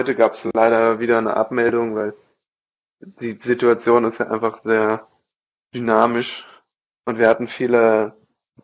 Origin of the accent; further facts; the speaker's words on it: Bad Schwalbach, Hesse, Germany; also born or lived in Hofheim; Ich bin hier aufgewachsen, ich bin in Bad Schwalbach geboren und in Hofheim, ja, über 20 Jahre gelebt.